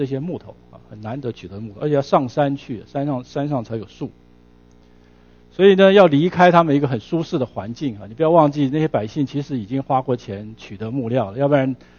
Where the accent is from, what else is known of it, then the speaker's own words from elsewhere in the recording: Taiwan; 你是台湾来的？我说我是台湾来的。